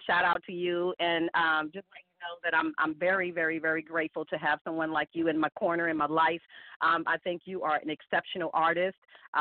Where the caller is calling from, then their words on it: Houston, Texas, United States; But, yes, I am calling from Houston, Texas